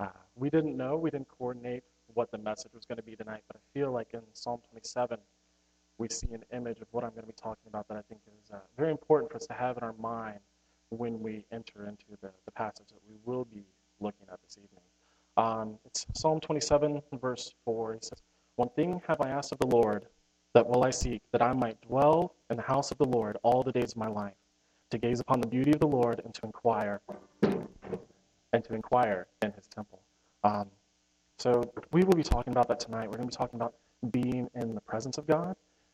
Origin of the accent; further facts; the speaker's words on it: Lexington, Kentucky, United States; I'm from Lexington originally.